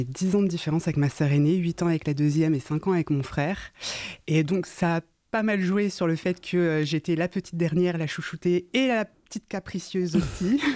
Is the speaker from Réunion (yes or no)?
yes; Réunion; also born or lived in Normandy / south of France; Je suis née en Normandie, j'ai vécu dans le sud de la France et quand j'ai eu 10 ans, on a déménagé à La Réunion, qui est l'île d'origine de mes parents. Et j'ai grandi là-bas jusqu'à mes 22 ans.